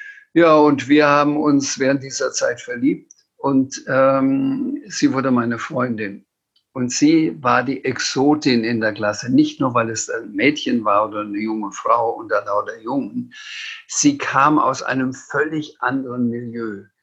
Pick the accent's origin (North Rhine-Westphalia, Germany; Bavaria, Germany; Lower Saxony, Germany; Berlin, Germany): Bavaria, Germany; accent: Franconian; trotz meiner fränkischen Mundart